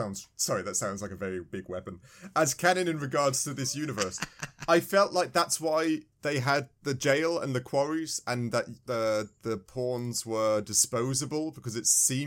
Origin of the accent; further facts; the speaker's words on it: England, United Kingdom; I am from England, ladies and gents. I'm sure, hopefully, I've still got an accent of some sort where it denotes it.